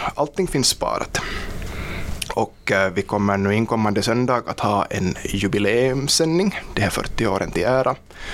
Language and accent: Swedish; Korsholm, Ostrobothnia, Finland; now in Sundom, Finland; när jag flyttade till Sundom 2018, jag är hemma från Korsholms Mäsby.